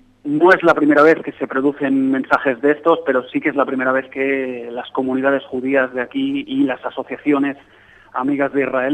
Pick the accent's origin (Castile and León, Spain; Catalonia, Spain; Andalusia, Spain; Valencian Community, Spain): Catalonia, Spain; somos judíos, somos catalanes, somos españoles y vivimos aquí